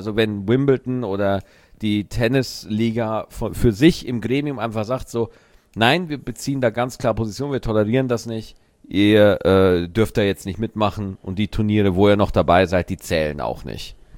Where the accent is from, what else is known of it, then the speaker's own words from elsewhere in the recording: Germany; wir Deutschen